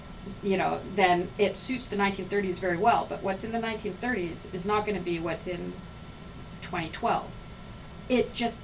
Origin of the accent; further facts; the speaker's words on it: Canada; I mean, there's an assumption that I'm from Canada